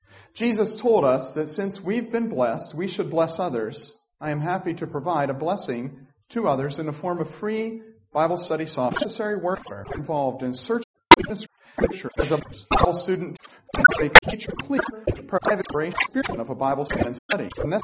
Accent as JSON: {"language": "English", "region": "Scotland", "country": "United Kingdom", "said": "One of the neatest things about it for me, because I am a Scotsman, is the price."}